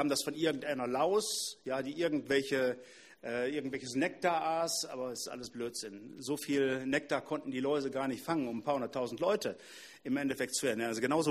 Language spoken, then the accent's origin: German; Northern Germany, Germany; Wir können das als Norddeutsche nicht verstehen.